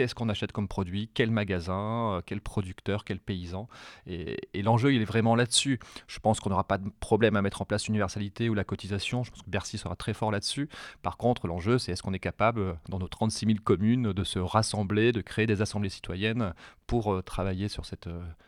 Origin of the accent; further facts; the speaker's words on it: Hauts-de-France, France; Et moi, je viens de la campagne du Pas-de-Calais, je ne connaissais pas les banlieues.